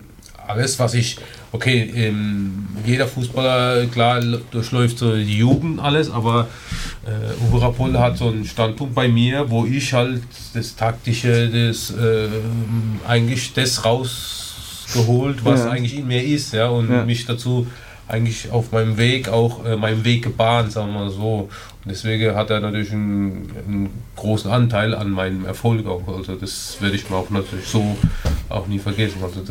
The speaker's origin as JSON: {"language": "German", "country": "Turkey", "said": "Als Türke, auch nicht nur als"}